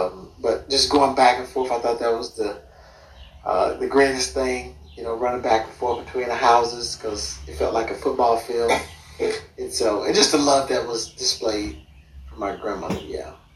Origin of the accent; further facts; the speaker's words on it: Chicago, Illinois, United States; born there; I was born in Chicago, Illinois.